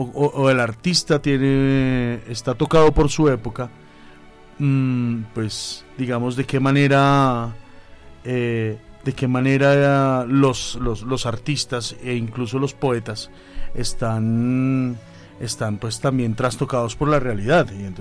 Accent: Soacha, Cundinamarca, Colombia; Vengo de Soacha, Cundinamarca, y siempre vengo corriendo desde Soacha.

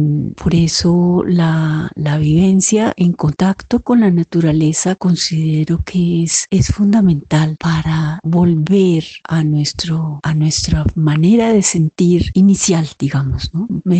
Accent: Bogotá, Colombia; Aquí llegué de Bogotá, nací en Bogotá, me crié y me eduqué en Bogotá

